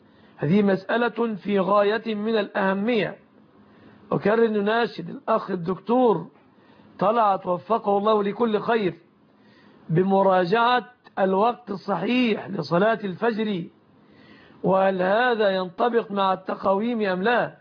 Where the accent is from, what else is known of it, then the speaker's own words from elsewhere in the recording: Egypt; بلادنا مصر